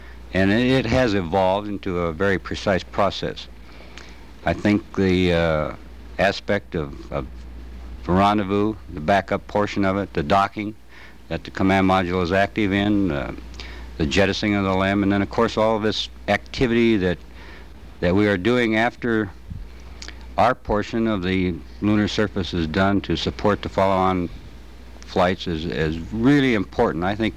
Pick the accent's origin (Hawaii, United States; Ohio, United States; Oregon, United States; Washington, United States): Washington, United States; Seattle; from Seattle, Washington.